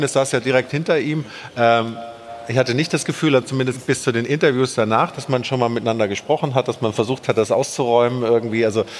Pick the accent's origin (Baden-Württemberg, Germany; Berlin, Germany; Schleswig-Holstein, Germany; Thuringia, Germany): Baden-Württemberg, Germany; ich komme ja aus Baden-Württemberg, bin ein Schwabe